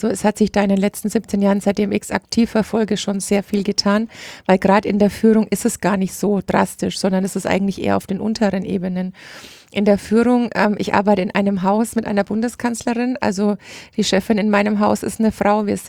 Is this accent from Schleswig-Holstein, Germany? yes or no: no; Bamberg, Bavaria, Germany; Ich komme aus der Nachbarschaft sozusagen, aus Bamberg, in Bamberg geboren, in die Schule gegangen, wobei dann nochmal eine Nachbarschaft weiter im Landkreis Haßberge in Unterfranken wohne ich